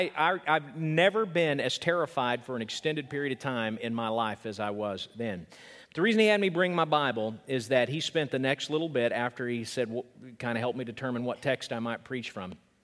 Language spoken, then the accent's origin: English; Oklahoma, United States; Yesterday, Julie and I had to make a trip down and back to my hometown in Oklahoma